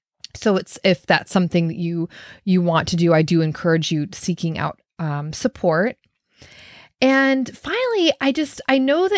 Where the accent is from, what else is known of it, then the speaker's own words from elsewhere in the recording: Minnesota, United States; Anyway, and I gotta say, you know, I grew up in Minnesota. I was literally the dairy queen.